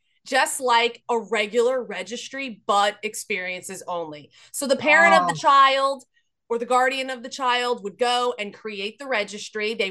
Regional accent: New Jersey, United States; Being that I'm from New Jersey, I'm familiar with the experiences in New Jersey.

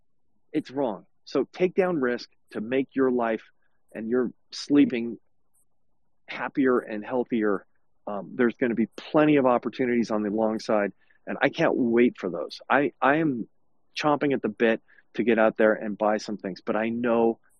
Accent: California, United States; let's say I'm from California, it's a very gnarly market.

